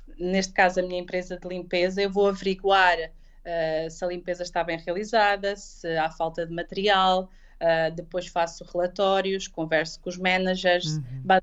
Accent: Portugal; now in United Kingdom; eu sou mesmo portuguesa, gosto muito da comida portuguesa

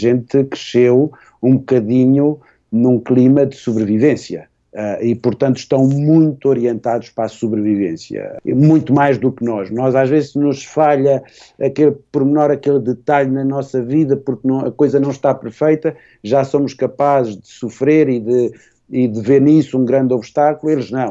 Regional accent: Portugal; latino sou eu também, não é que eu venho de Portugal.

